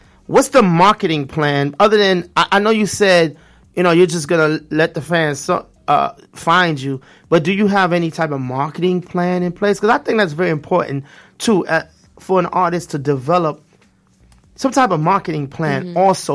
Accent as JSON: {"language": "English", "town": "Brooklyn", "region": "New York", "country": "United States", "said": "I remember moving down here and music that was popping up north, because I'm from Brooklyn, East New York"}